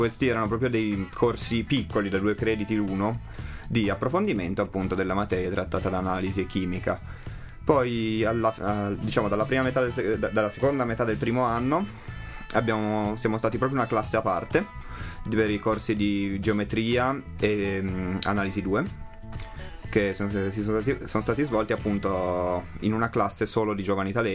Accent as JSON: {"language": "Italian", "town": "Milan", "region": "Lombardy", "country": "Italy", "said": "vengo da Milano e sono uno studente del terzo anno di autoveicolo."}